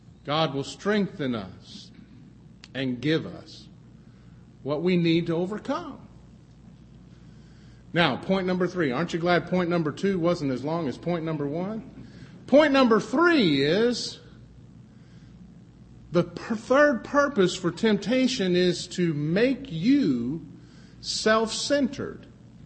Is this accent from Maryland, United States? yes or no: no; Texas, United States; I'm glad I grew up in East Texas because you understand this.